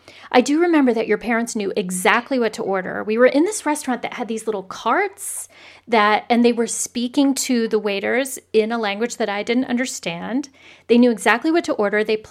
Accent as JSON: {"language": "English", "region": "Indiana", "country": "United States", "said": "because I'm from Indiana, so, you know, I never saw my parents between breaks."}